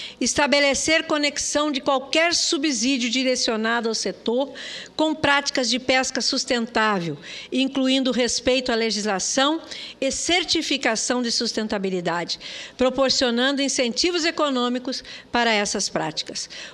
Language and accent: Portuguese; Mato Grosso, Brazil; não é porque eu sou de Mato Grosso, né? Um estado que, aliás, todos estão convidados para ir a Mato Grosso comer as delícias das nossas peixadas, né?